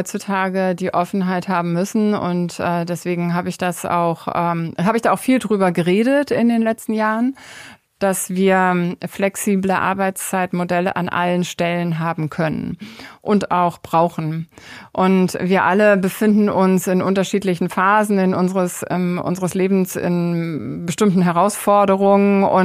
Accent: East Germany, Germany; Ich bin ja in der DDR aufgewachsen. Ich war 14, als die Wende ist.

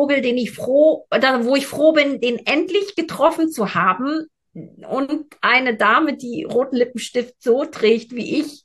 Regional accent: East Germany, Germany; Ja, ich bin ein Kind der 80er und aufgewachsen in der DDR.

